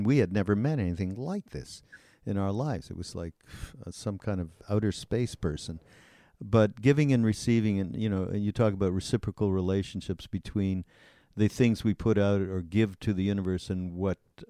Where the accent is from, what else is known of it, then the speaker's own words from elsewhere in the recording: Canada; I'm from Canada